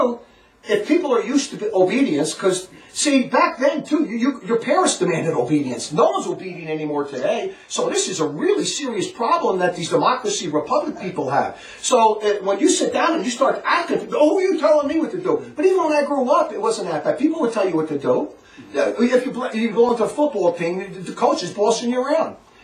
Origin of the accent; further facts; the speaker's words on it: Newark, New Jersey, United States; I was never like that anyway when I grew up, so I'm glad I grew up in Newark in the city where I grew up.